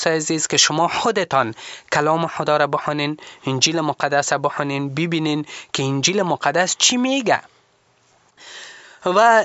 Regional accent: Kabul, Afghanistan; من مربوط به کابل هستم، من بچه کابل هستم.

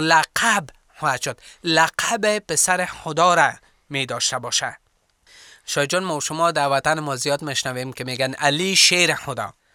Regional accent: Kabul, Afghanistan; میگم من بچه کابل هستم

